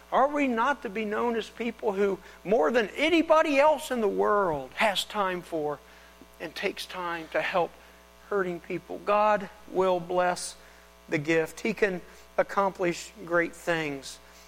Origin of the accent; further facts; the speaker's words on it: Dayton, Ohio, United States; in the church that I grew up with in Dayton, Ohio.